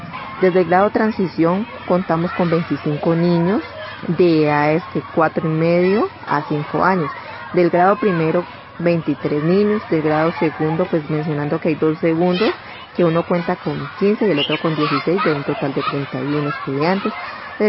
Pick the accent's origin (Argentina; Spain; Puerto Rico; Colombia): Colombia; Toribío, Cauca; soy del resguardo de San Francisco, municipio de Toribío.